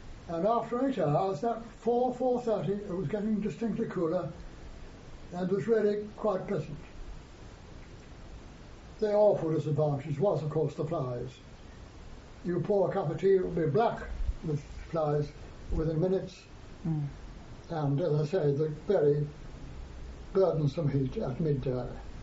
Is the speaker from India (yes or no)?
yes; India; I'm from India, of course